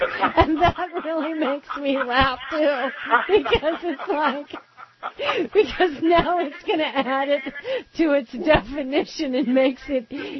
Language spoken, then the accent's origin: English; Nunn, Colorado, United States; Because I'm from Nunn, Colorado, man.